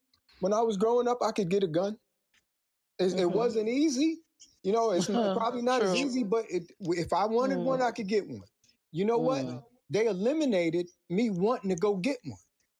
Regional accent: Brooklyn, New York, United States; I was a little kid growing up in East New York.

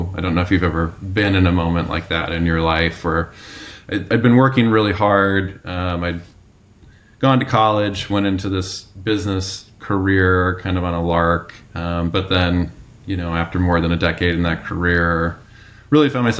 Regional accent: Minnesota, United States; I grew up in Minnesota, and I'd moved back to Minnesota for this job.

